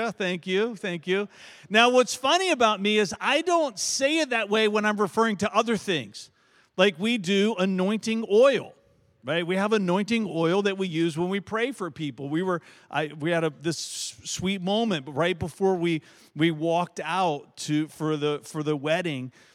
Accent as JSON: {"language": "English", "town": "Varina", "region": "Virginia", "country": "United States", "tie": "born or raised there", "accent": "Southern", "said": "I grew up in the South, and my accent is still present sometimes, but not always. When I went away to college, I grew up in Verina, which is eastern Henrico County farm country. I didn't know that I talked differently."}